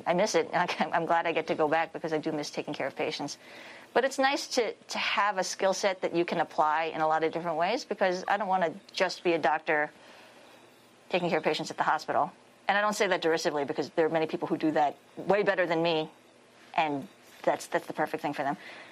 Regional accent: Manhattan, New York, United States; now in Georgia, United States; Georgia is actually, in many ways, even more diverse than where I grew up in Manhattan.

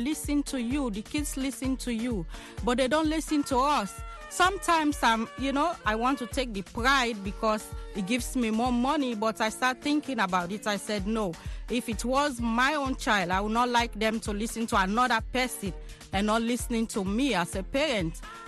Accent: Freetown, Western Area, Sierra Leone; moved away as an adult; also born or lived in Guinea; now in United States; I'm married to a Nigerian, a pastor … I was raised in Freetown. I later went to Guinea Conakry and came to the States 7 years ago.

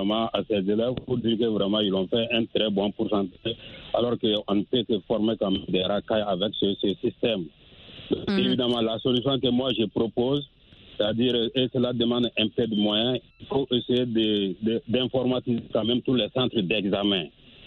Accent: Mali; Même chez nous, au Mali, par exemple, les épreuves du DEF et du BAC, il y a eu des fuites de sujets

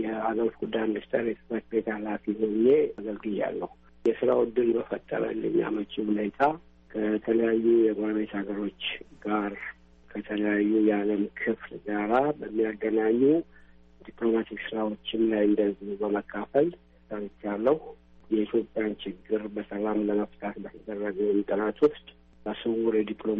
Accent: Addis Ababa, Ethiopia; ትውልዴ አዲስ አበባ ከተማ ውስጥ ነው። የመጀመሪያ ደረጃ ትምህርቴንም ሁለተኛ ደረጃ ትምህርቴንም ያጠናቀቅኩት እዛው ነው።

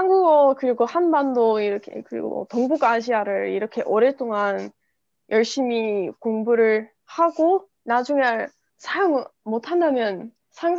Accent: United States; Korean is a second language; 제가 미국 좀 시골에서 자랐기 때문에

